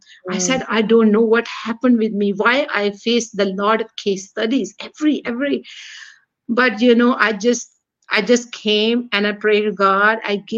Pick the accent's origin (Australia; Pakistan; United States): Pakistan; now in Canada; I'm already in Canada, but originally I'm from Pakistan.